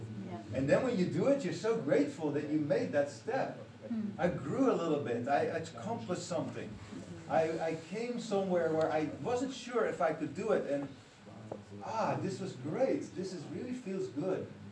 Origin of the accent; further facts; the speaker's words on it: Amsterdam, North Holland, Netherlands; you know that I'm from Amsterdam, so I can, and I grew up in Holland, I can understand German well enough to get in trouble.